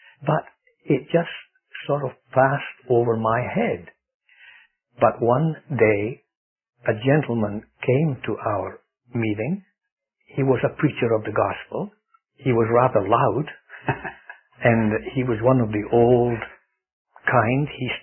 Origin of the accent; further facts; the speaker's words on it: Scotland, United Kingdom; born there; It is true, I was born in Scotland, and in a matter of speaking, I'm proud